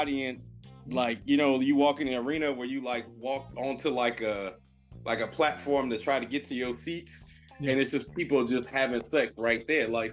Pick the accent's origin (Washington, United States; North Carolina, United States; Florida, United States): Florida, United States; Miami; being in my growing up in Miami in the 90s, you know, you had … all them.